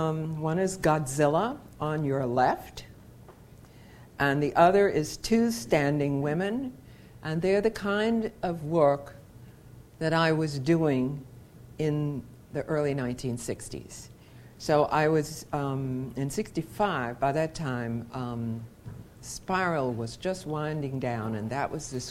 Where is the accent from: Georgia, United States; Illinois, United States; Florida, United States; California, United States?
Georgia, United States; Atlanta; I've been teaching a long time and I've been an artist all my life. I'm from Atlanta.